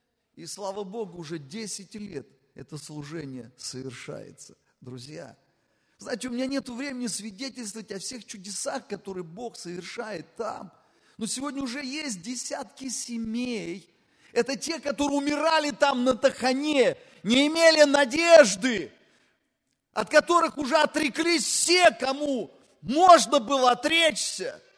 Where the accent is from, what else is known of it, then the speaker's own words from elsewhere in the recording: Voronezh, Voronezh Oblast, Russia; я из Воронежа, Господь. Я в Воронеже живу.